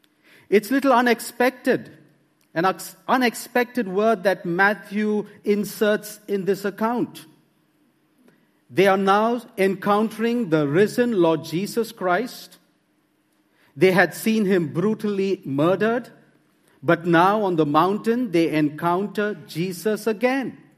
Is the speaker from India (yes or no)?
yes; India; I come from India.